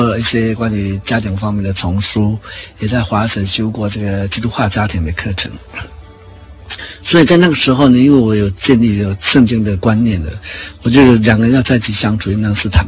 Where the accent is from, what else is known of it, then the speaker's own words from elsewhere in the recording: Taoyuan, Taiwan; 但我还是千里迢迢从台北把他带到桃园去看我的老家这样的